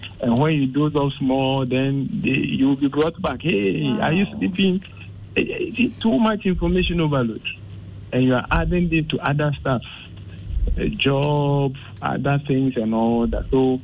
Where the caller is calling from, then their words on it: Tema, Greater Accra, Ghana; I'm calling from Tema.